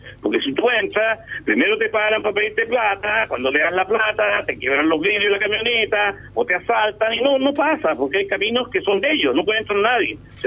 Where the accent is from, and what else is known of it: Chile